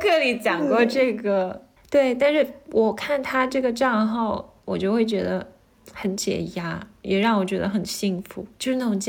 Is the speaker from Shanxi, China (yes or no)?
no; Changsha, Hunan, China; 因为我也是长沙人嘛、就是小的时候我也想过